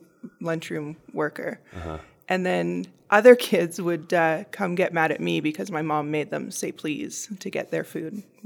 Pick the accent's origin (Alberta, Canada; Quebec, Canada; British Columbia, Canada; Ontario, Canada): Alberta, Canada; Calgary; I'm born and raised in Calgary.